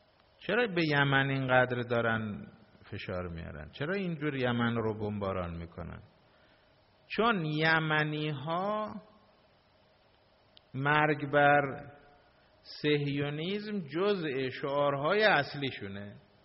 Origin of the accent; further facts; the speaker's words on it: Iran; فهمیدن ما ایرانی هستیم